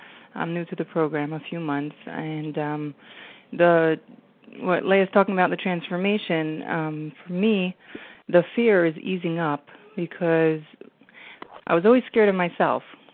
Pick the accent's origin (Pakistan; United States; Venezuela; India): United States; New Jersey; I'm from New Jersey